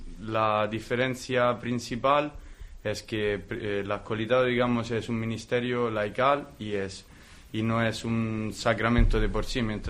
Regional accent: Italy; Spanish is a second language; now in Spain; al principio estaba un poco asustado, como no había salido de Italia muchas veces, y entonces no sabía cómo podía ser la realidad aquí

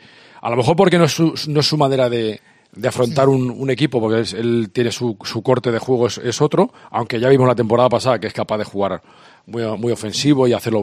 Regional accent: Pamplona, Navarre, Spain; Sí, yo soy de La Chantrea.

